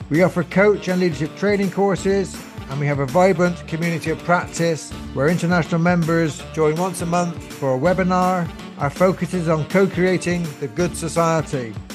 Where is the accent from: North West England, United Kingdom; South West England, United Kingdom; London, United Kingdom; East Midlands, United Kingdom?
South West England, United Kingdom; Bristol; she now lives in my hometown, Bristol, in the United Kingdom.